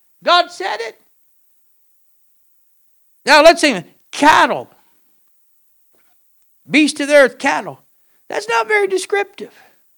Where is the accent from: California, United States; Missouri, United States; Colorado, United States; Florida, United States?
Florida, United States; And I grew up hunting in the Everglades, so I hunt with people.